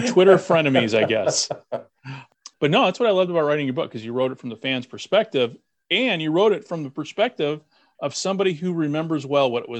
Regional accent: Michigan, United States; I was all of seven and growing up in Michigan.

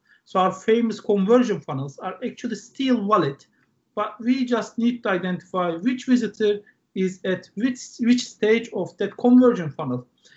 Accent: Istanbul, Turkey; now in United Kingdom; We have offices in Dubai, Paris, Berlin, here in UK, and in Istanbul, in my hometown

